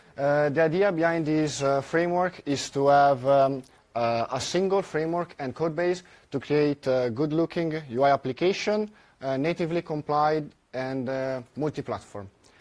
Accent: Italy; I'm from Italy

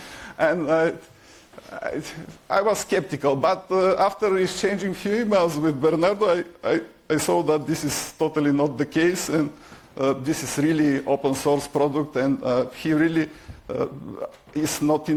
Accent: Plovdiv, Plovdiv Province, Bulgaria; English is a second language; This is Poldin, which happens to be produced in Plovdiv, my hometown.

